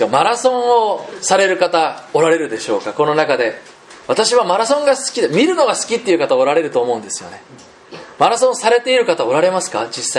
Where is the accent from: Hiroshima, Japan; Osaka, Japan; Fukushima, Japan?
Hiroshima, Japan; 広島県出身なんですけれども、広島でも有名なサッカーの名門校だったんですね